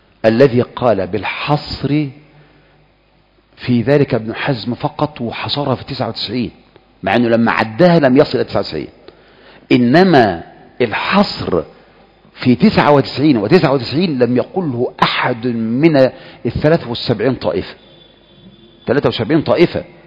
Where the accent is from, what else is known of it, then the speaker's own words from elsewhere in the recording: Egypt; دي قاعدة فينا احنا كمصريين.